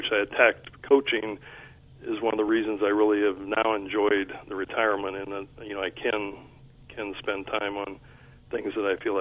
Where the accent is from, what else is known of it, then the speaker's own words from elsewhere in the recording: Midwest, United States; I'm from the Midwest, so the Rose Bowl's always been a big, you know, I just have always liked watching the Rose Bowl